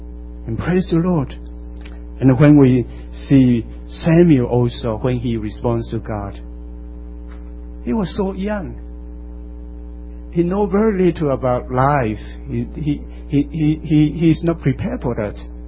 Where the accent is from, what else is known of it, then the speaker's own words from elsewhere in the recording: East Malaysia, Malaysia; in my hometown, in East Malaysia